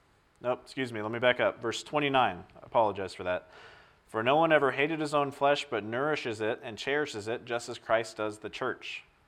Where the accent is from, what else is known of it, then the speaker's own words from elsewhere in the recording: United States; I'm American.